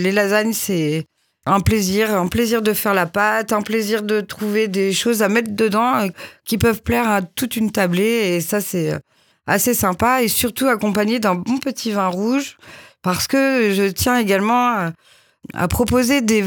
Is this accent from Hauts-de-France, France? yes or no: no; Bordeaux, Nouvelle-Aquitaine, France; Je viens de Bordeaux et d'un milieu quand même assez rock'n'roll, en tout cas très musical, très dessiné, très artistique aussi.